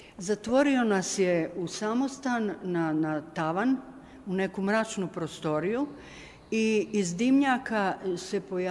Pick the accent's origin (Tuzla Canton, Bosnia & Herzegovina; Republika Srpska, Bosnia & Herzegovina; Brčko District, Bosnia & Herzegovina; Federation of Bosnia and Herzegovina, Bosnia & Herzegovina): Federation of Bosnia and Herzegovina, Bosnia & Herzegovina; Kruhari; born there; Rođena sam u Kruharima kod Sanskog mosta.